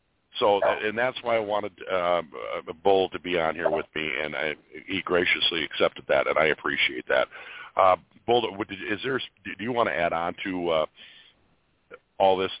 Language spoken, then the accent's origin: English; Minnesota, United States; I'm from Southwest Minnesota, and it's nice to have.